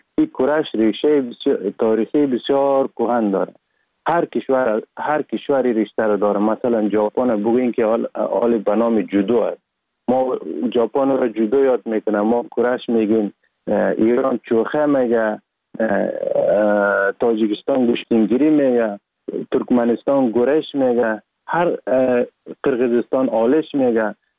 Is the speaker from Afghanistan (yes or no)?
yes; Sheberghan, Jowzjan, Afghanistan; also born or lived in Sar-e Pol; اصلا زاده ولایت سرپل هستم، در ولایت جوزجان کلان شدیم، تحصیلات ما، مکتب ما، همه چیز ما در ولایت جوزجان خواندیم.